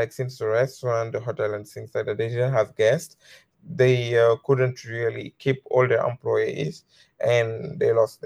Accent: Senegal; now in Oswego, United States; I am from Senegal. It is a country in West Africa. It is a very small country.

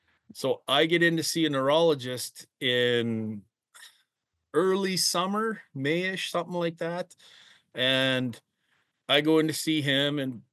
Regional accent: Manitoba, Canada; I grew up in Manitoba. I now live in Saskatchewan, right on the border.

